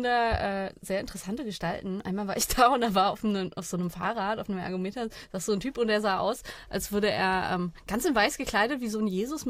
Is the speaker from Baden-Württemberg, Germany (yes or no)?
yes; Freiburg, Baden-Württemberg, Germany; Ich komme aus Freiburg